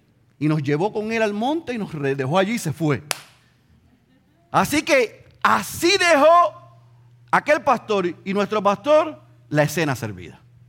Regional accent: Puerto Rico; ustedes se deben amar más que porque somos puertorriqueños

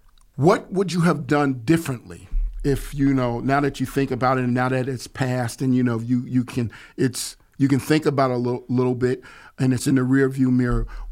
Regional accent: Albany, New York, United States; And you know, me growing up in Albany and I never seen anything like that.

